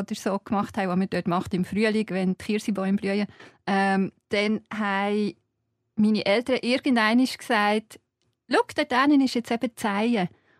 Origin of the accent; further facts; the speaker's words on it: Zeiningen, Aargau, Switzerland; und ich komme aus Zeiningen. Und Zeiningen ist, als ich Kind war, jetzt ist es gewachsen, aber als ich Kind war, war es klein, so 1500 Einwohner.